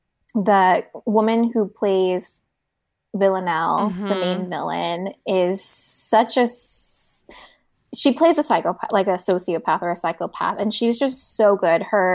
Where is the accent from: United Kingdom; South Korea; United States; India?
South Korea; English is a second language; I grew up in Korea, so a lot of my childhood entertainment was like Korean kids shows.